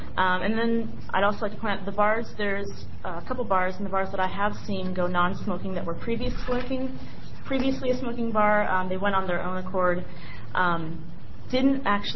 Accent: Portland, Oregon, United States; And I'm from Portland, Oregon.

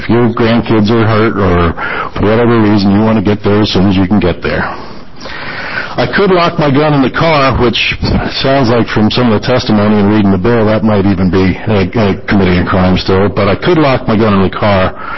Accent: New Jersey, United States; now in Oregon, United States; Finally, I grew up in New Jersey, a much more urban environment than we have here in Oregon.

